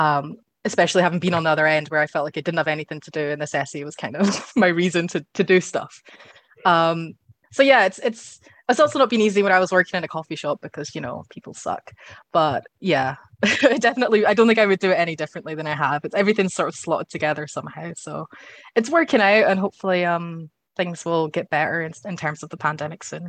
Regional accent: Scotland, United Kingdom; I got a little bit of joy out of the fact that I am also Scottish

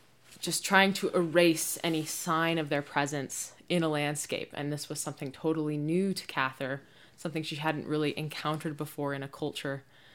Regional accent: Tucson, Arizona, United States; simply because I'm from Tucson, Arizona, and it's the land that I grew up in, the land that I know best.

